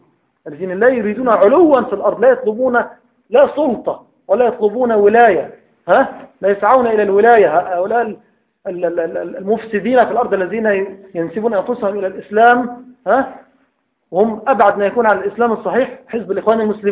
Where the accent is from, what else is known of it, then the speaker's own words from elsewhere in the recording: Egypt; ويؤجج نار الفتنة عندنا في مصر